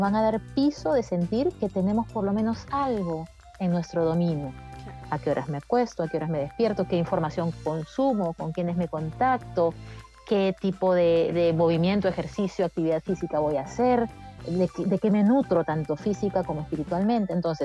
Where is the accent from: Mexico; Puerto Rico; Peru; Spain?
Peru; now in United States; lo importante tanto de Estados Unidos, que es donde estoy en esta cuarentena, como de mi tierra de Perú.